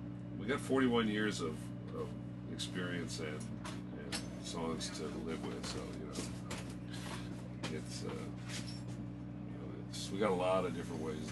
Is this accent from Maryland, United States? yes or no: no; Pennsylvania, United States; Hell, I'm from Pennsylvania originally